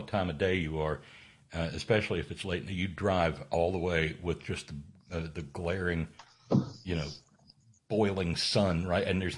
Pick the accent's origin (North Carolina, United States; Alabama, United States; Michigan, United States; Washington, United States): Alabama, United States; born there; I was born in Alabama, and I wanted to be reborn here.